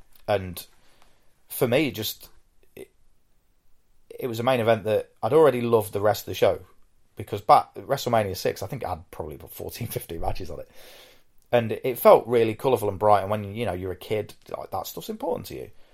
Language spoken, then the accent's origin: English; United Kingdom; I'm British